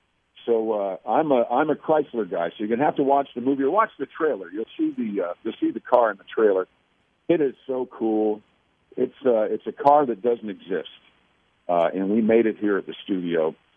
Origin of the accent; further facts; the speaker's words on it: New York, United States; I spent the day talking with Jackie Gleason, who's from New York, and I'm from New York.